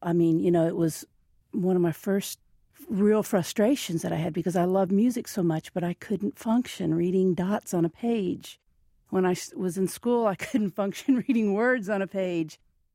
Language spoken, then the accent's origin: English; Lexington, Kentucky, United States; And I grew up in Lexington, Kentucky, in a Southern Baptist church.